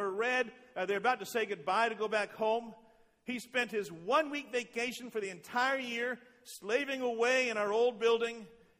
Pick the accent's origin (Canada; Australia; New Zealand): Canada; also born or lived in Texas; I grew up in Canada, if you didn't know that. I went to school down in Texas for a while, in the States. Went back to Canada to pastor.